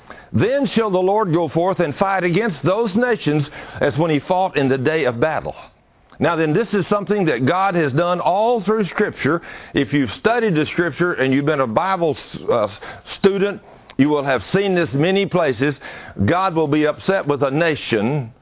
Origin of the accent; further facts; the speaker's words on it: United States; Because we, as an American country, one of the only superpowers, really, or at least we were, you know, the only superpower left after Russia fell.